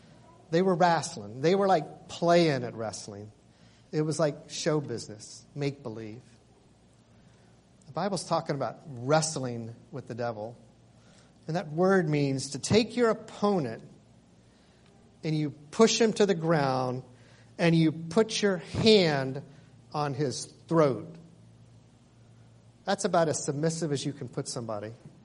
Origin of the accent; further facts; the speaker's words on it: Atlanta, Georgia, United States; When I was growing up in Atlanta in the 60s